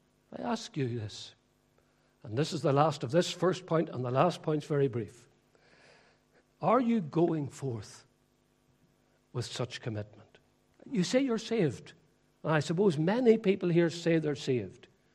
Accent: Northern Ireland, United Kingdom; because I grew up in County Fermanagh.

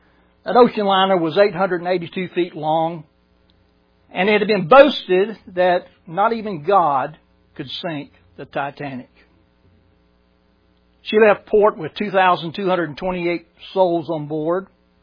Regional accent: Brunswick, Georgia, United States; I remember as a teenager, 16 years old, growing up in Brunswick, Georgia.

